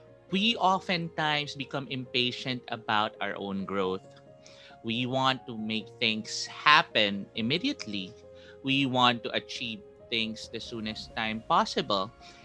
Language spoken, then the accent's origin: English; Philippines; It's something that I'm really proud of as a Filipino